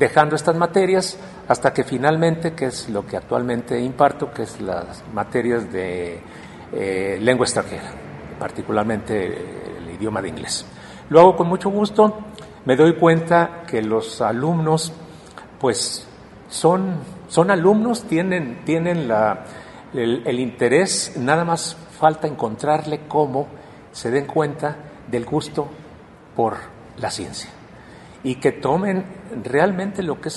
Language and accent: Spanish; Mexico; lo que necesitamos como verdaderos mexicanos